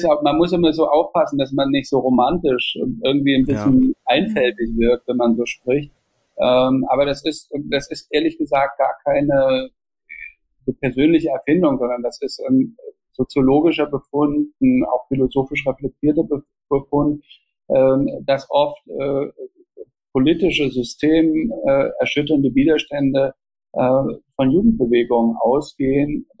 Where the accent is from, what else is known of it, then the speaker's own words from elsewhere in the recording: East Germany, Germany; also born or lived in Austria / Switzerland; Ich bin in Anführungsstrichen systemisch nicht benachteiligt worden als Ostdeutscher